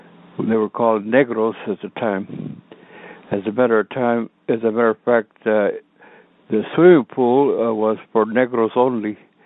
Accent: Austin, Texas, United States; I grew up in the Mexican-American neighborhood in East Austin, Texas, you all.

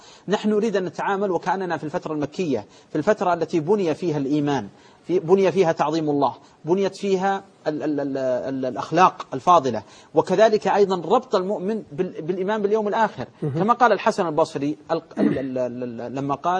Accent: Al-Qassim, Saudi Arabia; وعامي عندنا في القصيم

